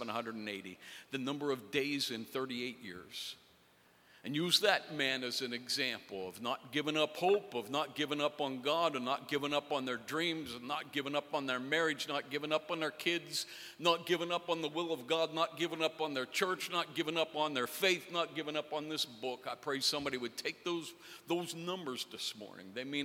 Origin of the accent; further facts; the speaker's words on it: Pennsylvania, United States; I'm Scotch-Irish. I grew up in Western Pennsylvania. My family was largely steel workers, working in glass plants and glass factories.